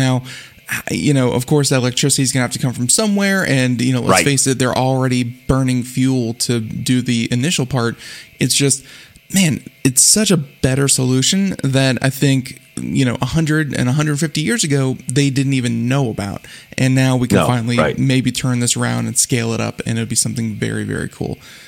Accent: Florida, United States; And, growing up in Florida, Ralph, and of course, you're near our coast too.

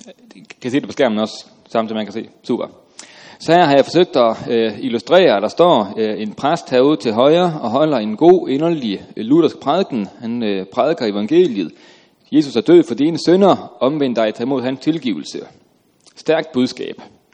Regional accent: Aalborg, North Denmark Region, Denmark; Jeg kommer fra Aalborg.

